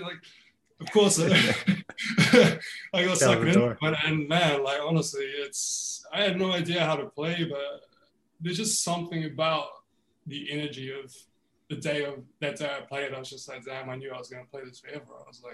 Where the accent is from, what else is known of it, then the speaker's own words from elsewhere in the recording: New Zealand; But growing up in New Zealand was exactly that. Like everybody played rugby